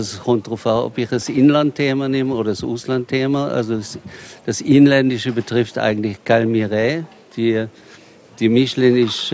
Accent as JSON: {"language": "German", "region": "Solothurn", "country": "Switzerland", "said": "Ich bin ein typischer Solothurner."}